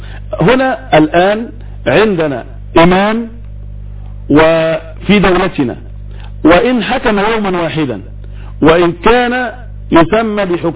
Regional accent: Egypt; في بلدنا مصر

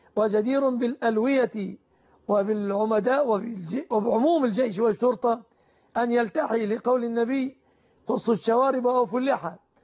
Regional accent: Egypt

